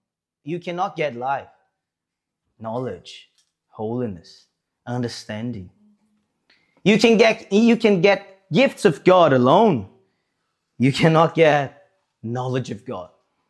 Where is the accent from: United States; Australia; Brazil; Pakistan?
Brazil; English is a second language; now in London, United Kingdom; yeah, oh, yeah, yeah, I'm from Brazil. Yes. Obedience. I didn't know what I need to do here in London.